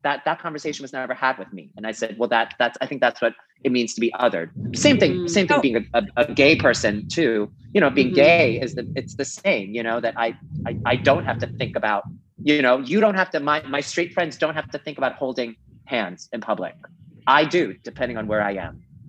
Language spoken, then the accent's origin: English; New York City, New York, United States; Sure. So I grew up in New York City. I have immigrant parents. My mom and dad, they actually grew up in Guangzhou, China